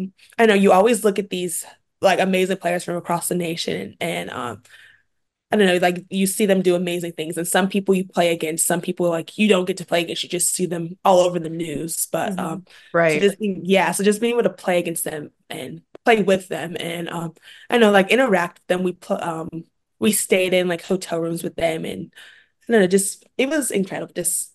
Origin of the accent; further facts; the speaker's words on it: Kansas, United States; Well, yeah, I don't know how he ended up at Cal, honestly. We're from Kansas, so he just followed me out here, I guess.